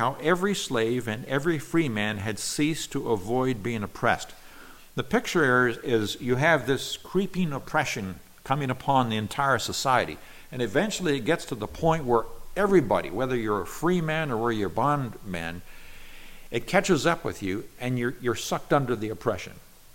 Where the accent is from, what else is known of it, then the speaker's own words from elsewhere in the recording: Nigeria; I believe in the nation where I grew up in Nigeria, recently there was a slaughter of, I think it was 120 Christians by Muslim extremists. So some of these people may have even been people that I knew as a child growing up